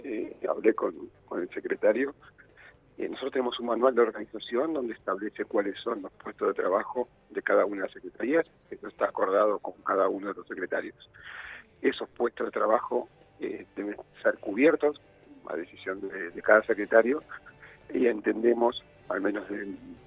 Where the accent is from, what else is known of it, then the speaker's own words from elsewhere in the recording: La Plata, Buenos Aires Province, Argentina; now in Esquel, Argentina; Yo no soy de Esquel, vine ya hace 14 años, y creo que lo que me dio la ciudad difícilmente lo hubiera dado mi ciudad de origen. Yo soy de La Plata